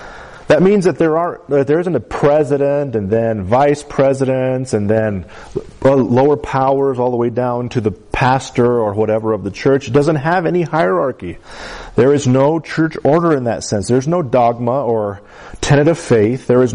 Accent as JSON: {"language": "English", "country": "United States", "said": "Although we're American, and we're a part of the United States of America, we're ultimately under a whole new system."}